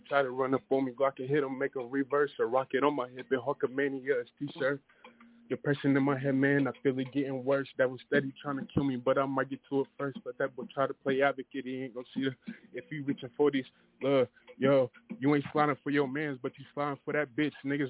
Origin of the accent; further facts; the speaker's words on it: Columbus, Ohio, United States; I'm a rapper from Columbus, Ohio.